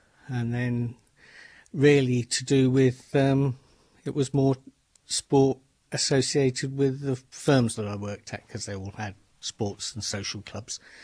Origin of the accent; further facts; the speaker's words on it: Winnersh, South East England, United Kingdom; We lived in a place called Winnish, which is halfway between Wokingham and Reading. And I lived there for 25 years till I got married.